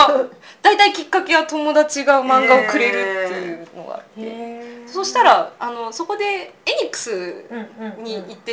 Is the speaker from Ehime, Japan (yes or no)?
no; Mie, Japan; also born or lived in Ibaraki; 生まれは三重です。うん、で、あの父の仕事で一時茨城にいて、うん、で、あの小学校4年生の時に戻ってくることになったんですけれども